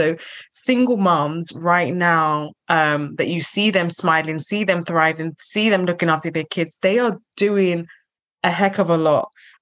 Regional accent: Nigeria; I'm originally from Africa, I'm Nigerian.

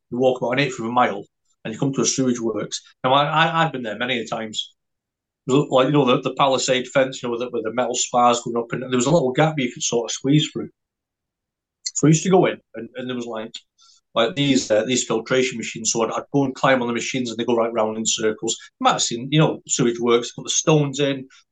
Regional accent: Largo Ward, Scotland, United Kingdom; I grew up in a little village just outside St Andrews where they play golf. And it's called Largo Ward.

